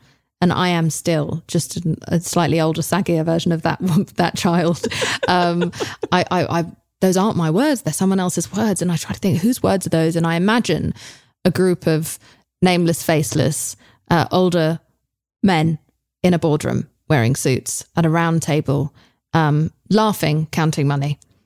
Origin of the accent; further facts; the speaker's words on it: England, United Kingdom; I love a swear word. I'm English.